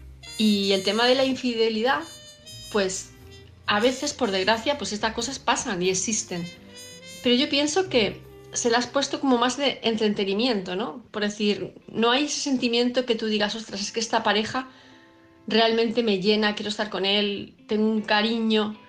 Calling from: Palma de Mallorca, Balearic Islands, Spain; de Palma de Mallorca

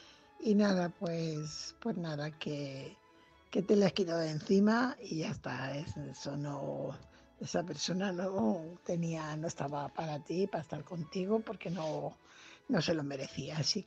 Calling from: Fuenlabrada, Community of Madrid, Spain; corresponsal de Fuenlabrada.

